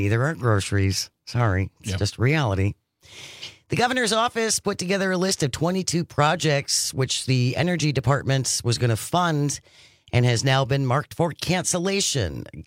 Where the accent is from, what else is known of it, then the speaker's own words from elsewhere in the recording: Philippines; Hello, everyone. I'm from the Philippines. Good evening here. Good morning there.